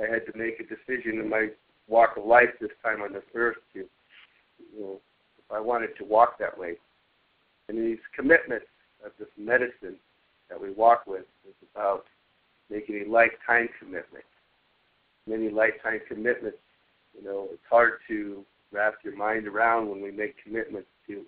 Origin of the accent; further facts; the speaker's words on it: California, United States; I'm from River Wailaki here on the West Coast.